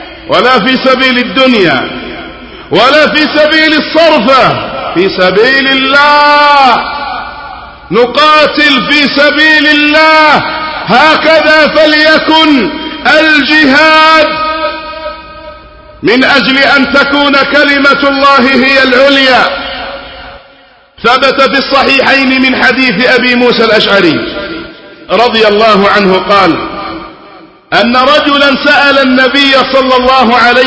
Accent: Yemen; بعض أجزاء بلادنا اليمن

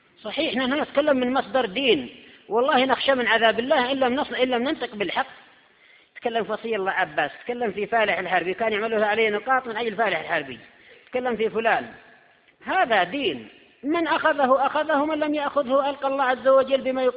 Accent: Yemen

